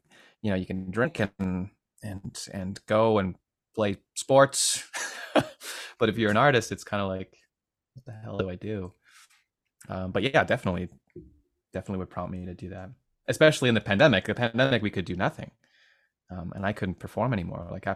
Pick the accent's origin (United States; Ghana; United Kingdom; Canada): Canada; Edmonton, Alberta